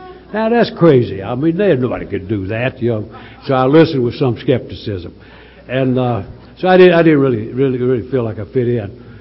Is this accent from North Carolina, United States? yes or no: yes; North Carolina, United States; It won't sound like it, because I'm from North Carolina. We not only talk slow, we think slow.